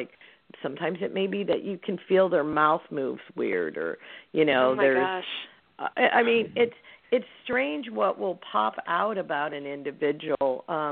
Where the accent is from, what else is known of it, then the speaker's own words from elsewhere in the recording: Midwest, United States; know, I'm from the Midwest, so I'm not real intimidating or whatever.